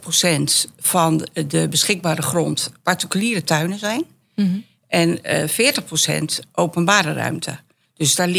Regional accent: Vleuten, Utrecht, Netherlands; Ik kom uit Vleuten oorspronkelijk. Dus ja? Ik ben eigenlijk een dorpeling.

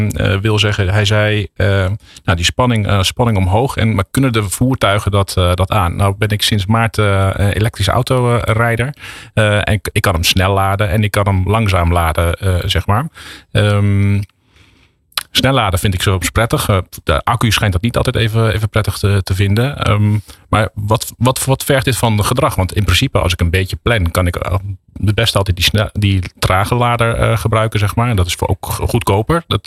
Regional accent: Doetinchem, Gelderland, Netherlands; born there; also born or lived in Arnhem; ik ben geboren in Doetinchem, maar ik heb lang in de buurt van Arnhem gewoond, waar ze de trolleybussen hebben natuurlijk.

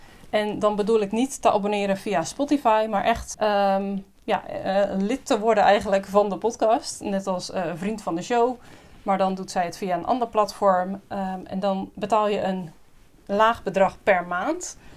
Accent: Netherlands; En ik denk dat dat komt omdat wij als Nederlanders vrij bescheiden zijn.

